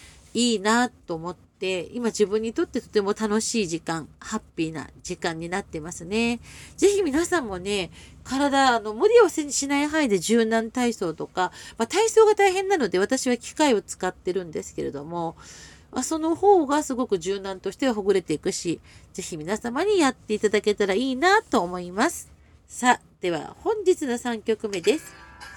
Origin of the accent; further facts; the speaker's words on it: Yokohama, Kanagawa, Japan; 小学生の時に私横浜市なんですけれども